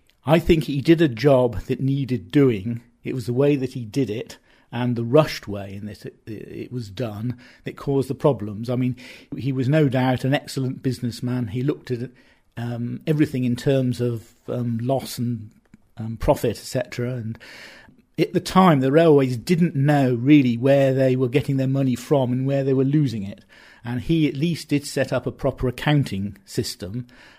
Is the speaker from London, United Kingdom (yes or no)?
no; Bath, South West England, United Kingdom; I grew up in Bath in the 1960s, and like many lads of my age, I was very interested in railways